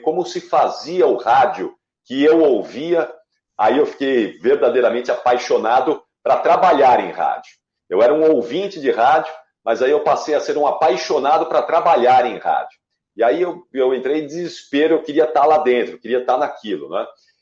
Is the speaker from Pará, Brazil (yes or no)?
no; Osasco, São Paulo, Brazil; em Osasco, a minha cidade, eu nasci em Osasco